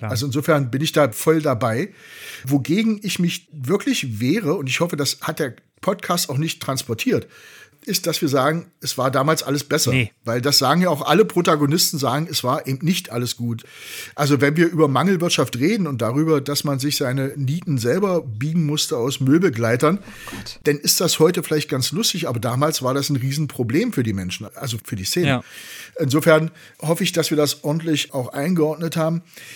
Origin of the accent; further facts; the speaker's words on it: Germany; Ich komme ja selber aus der DDR. Ich habe mein erstes Lebensdrittel bis hierher in der DDR verbracht und bin da geprägt worden.